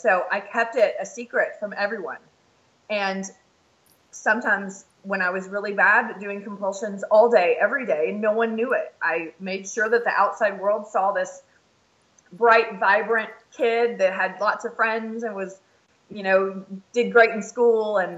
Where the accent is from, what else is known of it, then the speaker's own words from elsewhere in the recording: the South, United States; My dad is a minister and I grew up in the South.